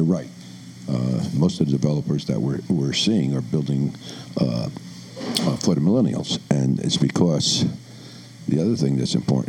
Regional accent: Worcester, Massachusetts, United States; People come up to me and say, oh, I say, I'm from Worcester. Oh, that's where the Capitol Theater is.

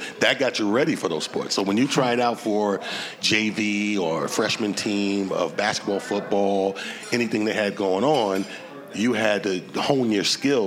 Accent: Mount Vernon, New York, United States; No, I'm born and raised in Mount Vernon.

